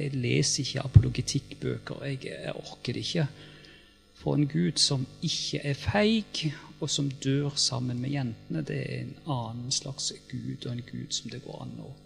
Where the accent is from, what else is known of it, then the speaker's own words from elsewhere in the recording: Agder, Norway; når jeg vokste opp på Sørlandet på 60- og 70-tallet